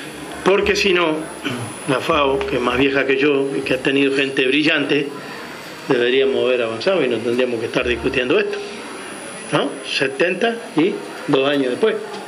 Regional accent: Uruguay; Y nosotros, como uruguayos, creo, no nos podemos poner al hombro la miseria que hay en otros países

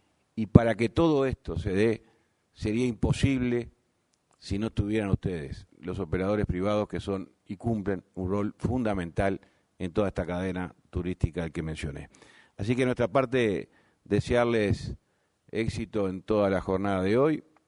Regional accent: Uruguay; condiciones que nos permitan sentirnos orgullosos como uruguayos

